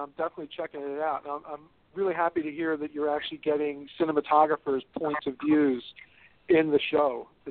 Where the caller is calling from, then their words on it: Philadelphia, Pennsylvania, United States; Hey, Simon. … calling from Philadelphia.